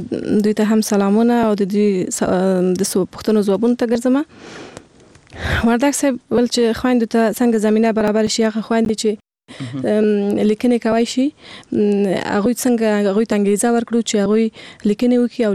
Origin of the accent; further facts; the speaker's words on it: Kabul, Afghanistan; also born or lived in Logar; زه د لوګر ولایت یم د لوګر ولایت یم او کابل کې پیدا شوی یم کابل کې لوی شوی یم